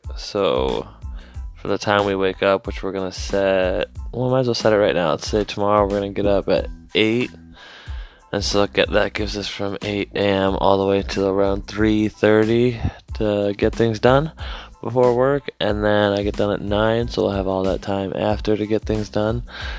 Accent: Escanaba, Michigan, United States; I am from Escanaba, Michigan. It's a small town in the Upper Peninsula of Michigan, which is damn near Canada. It's really cold.

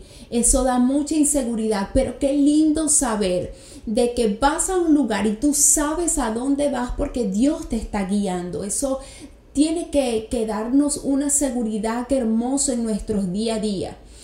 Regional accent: Venezuela; moved away as an adult; now in United States; Hace 5 años yo me vine a este hermoso país de los Estados Unidos y no puedo imaginarme estar en este país con las leyes en mi país, de mi país Venezuela.

